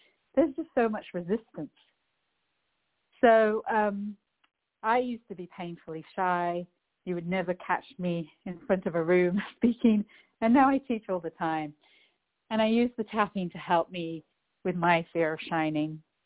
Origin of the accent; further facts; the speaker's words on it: England, United Kingdom; I'm originally from England, hence the accent